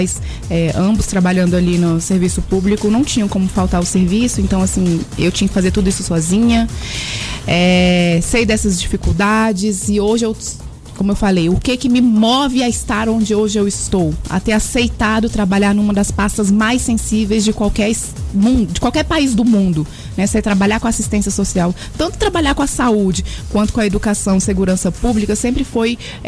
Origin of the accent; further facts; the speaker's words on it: Taguatinga, Federal District, Brazil; Então, a minha infância, a minha juventude foi toda aqui em Taguatinga.